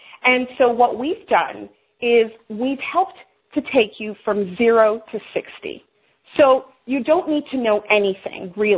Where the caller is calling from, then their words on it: Boston, Massachusetts, United States; It's actually, I'm calling from Boston today.